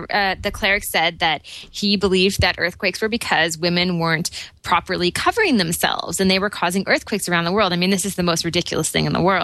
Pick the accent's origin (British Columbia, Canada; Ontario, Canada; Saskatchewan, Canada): Ontario, Canada; Toronto; from Toronto, Ontario, Canada.